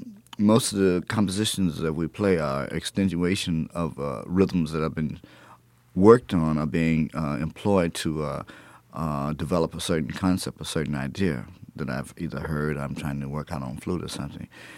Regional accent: Texas, United States; I was just happened to be in New York, and I'm from Texas, and you know, sometime we travel.

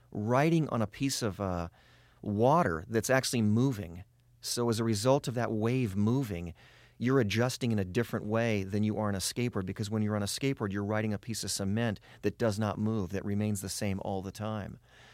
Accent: Los Angeles, California, United States; Well, we grew up in West Los Angeles in an area which is basically South Santa Monica, Ocean Park, and North Venice.

